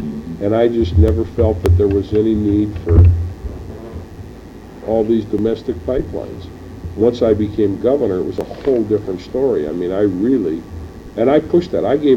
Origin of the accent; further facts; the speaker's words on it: Flandreau, South Dakota, United States; also born or lived in Mission; I'm born and raised in Flander. Water just bubbles out of the ground up there.